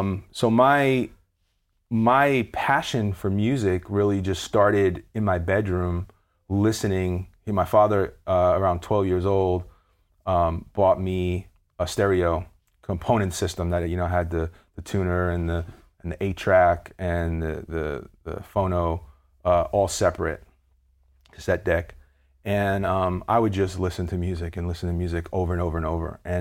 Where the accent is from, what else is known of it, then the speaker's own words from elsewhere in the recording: Brooklyn, New York, United States; Going way back, I grew up in East Flatbush, Brooklyn, right?